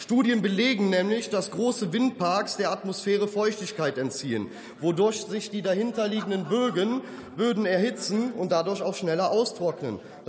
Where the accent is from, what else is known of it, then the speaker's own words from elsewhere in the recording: North Rhine-Westphalia, Germany; Und ich bleibe jetzt auch mal in Kölle. Bei uns im Rheinland wird das Wort Dröge, also Drüsch, erklärt